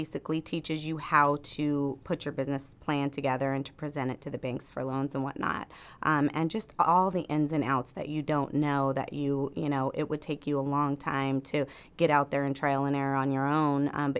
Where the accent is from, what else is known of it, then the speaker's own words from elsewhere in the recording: California, United States; I grew up on Silver Strand Beach.